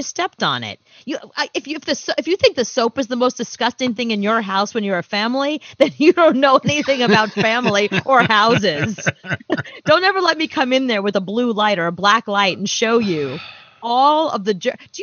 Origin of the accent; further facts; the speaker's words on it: Brooklyn, New York, United States; because I grew up really poor in Coney Island, Brooklyn.